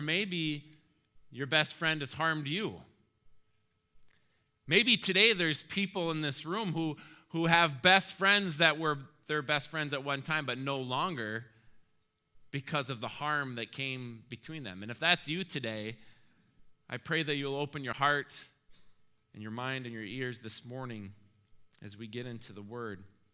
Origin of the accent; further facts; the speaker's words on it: Minneapolis, Minnesota, United States; We grew up together in the Minneapolis area, and we both now live in this area.